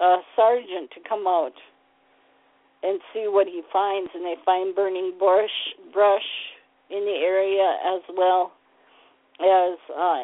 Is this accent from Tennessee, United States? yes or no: no; Minnesota, United States; That's in my home state, and that was in 1967, I want to believe.